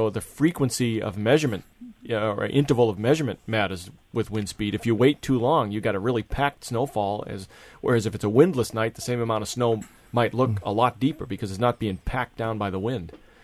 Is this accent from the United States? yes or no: yes; Massachusetts, United States; Where I grew up in Massachusetts, I think we had a similar rule.